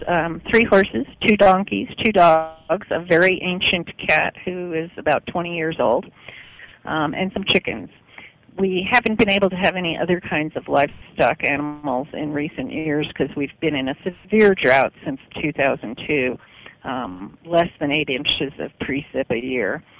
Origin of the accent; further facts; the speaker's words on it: New Jersey, United States; I was born and raised in New Jersey, down at the Jersey Shore.